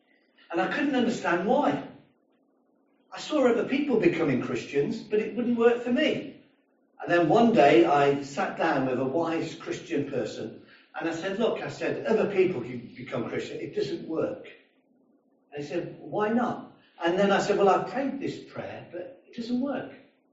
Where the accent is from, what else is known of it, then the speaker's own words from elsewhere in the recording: Coventry, West Midlands, United Kingdom; I grew up in the Midlands, and in the city of Coventry where I was born